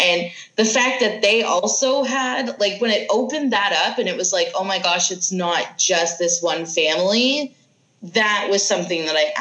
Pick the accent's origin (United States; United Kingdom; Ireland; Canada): Canada; as a Canadian, and I don't speak for all Canadians